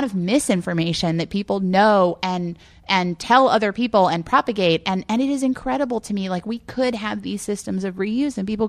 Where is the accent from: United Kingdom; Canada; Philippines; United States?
United States; Baton Rouge, Louisiana; And I grew up in Louisiana. Like, I'm not talking about California. I grew up the road in Baton Rouge